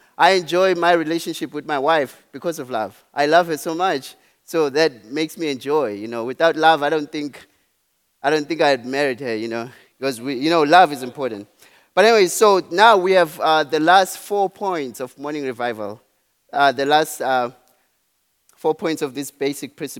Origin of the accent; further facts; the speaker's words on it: Eswatini; now in Norman, United States; I live in Norman right now, but I'm originally from Swaziland, Southern Africa.